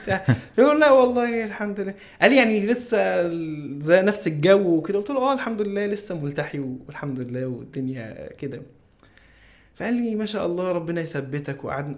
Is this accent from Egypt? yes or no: yes; Alexandria, Alexandria Governorate, Egypt; انا اسكندراني